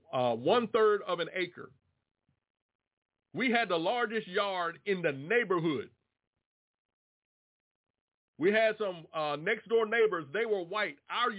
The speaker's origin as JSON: {"language": "English", "town": "Washington", "region": "District of Columbia", "country": "United States", "tie": "born or raised there", "also_born_or_lived": "Roanoke", "lives_now": "Durham, United States", "said": "And I told him I was born in Roanoke, Virginia. Grew up in the Washington, D.C. area and presently live in Durham, North Carolina."}